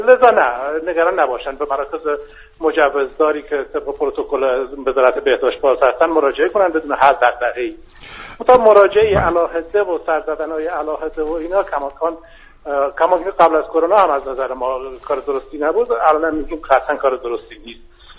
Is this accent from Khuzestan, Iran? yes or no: no; Lorestan, Iran; من اهل لرستانم.